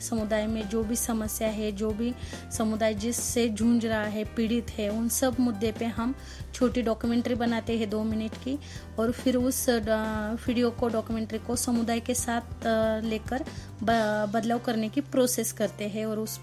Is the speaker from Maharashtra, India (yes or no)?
yes; Valle, Maharashtra, India; मैं महाराष्ट्र के पुणे डिस्ट्रिक्ट के वल्ले गांव से हूँ।